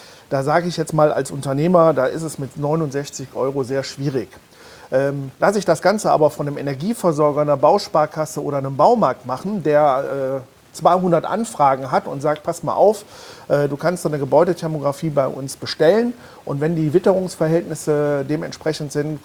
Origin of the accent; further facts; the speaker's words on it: Mönchengladbach, North Rhine-Westphalia, Germany; ich komme aus Mönchengladbach.